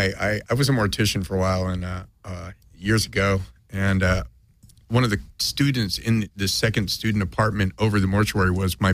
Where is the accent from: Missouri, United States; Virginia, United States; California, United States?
California, United States; San Francisco; I grew up in Chinatown in San Francisco. Which is vast and dark.